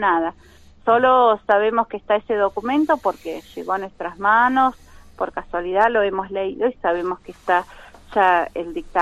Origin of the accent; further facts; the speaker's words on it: Argentina; born there; nosotros que somos nacidos acá en la Argentina, yo ya soy cuarta generación